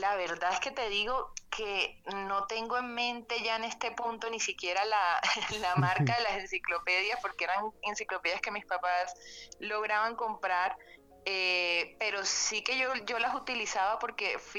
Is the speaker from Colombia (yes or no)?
yes; Cartagena, Bolívar, Colombia; Yo soy de Cartagena, de familia barranquillera y de Magangué.